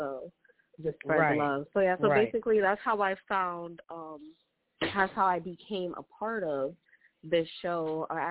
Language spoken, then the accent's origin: English; Hartford, Connecticut, United States; So basically, I'm from Hartford, which is known as Homicide Hartford.